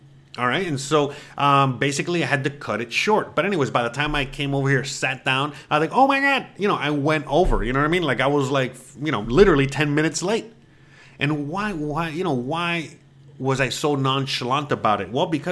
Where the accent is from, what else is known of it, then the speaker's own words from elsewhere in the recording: United States; Well, I am an American. And I think a lot of you guys are also American or coming from the USA.